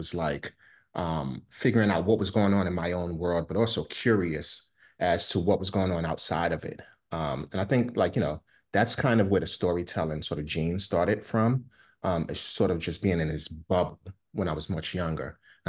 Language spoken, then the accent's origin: English; Brooklyn, New York, United States; I think for me growing up in Brooklyn, I was able to sort of be subjected to a million different lifestyles, right? Like I grew up in Bed-Stuy.